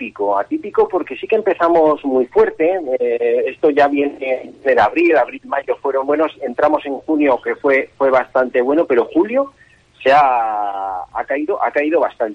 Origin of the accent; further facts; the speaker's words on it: La Rioja, Spain; recoge en un formato de festival la esencia de lo que nos representa como riojanos